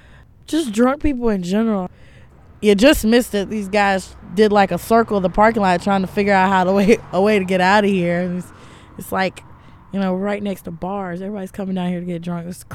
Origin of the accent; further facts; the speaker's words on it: Columbia, South Carolina, United States; I didn't grow up right here inside the city. I grew up down Bluff Road at all 48, so I didn't have the experience with the city life until I started working up here. But I've grew up here in Columbia.